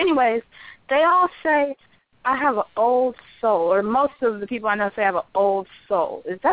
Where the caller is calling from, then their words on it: St. Louis, Missouri, United States; from St. Louis.